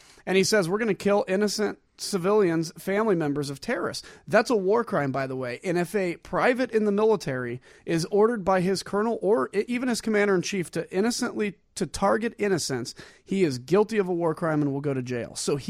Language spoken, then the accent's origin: English; United States; What I'm saying for me, though, is, as an American, I have a decision to make.